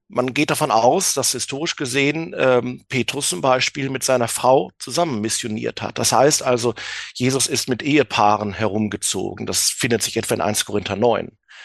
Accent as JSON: {"language": "German", "region": "North Rhine-Westphalia", "country": "Germany", "said": "ich komme ja aus dem Münsterland"}